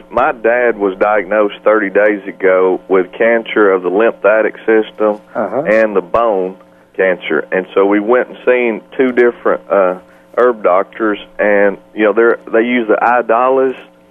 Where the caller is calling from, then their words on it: Chattanooga, Tennessee, United States; in Chattanooga.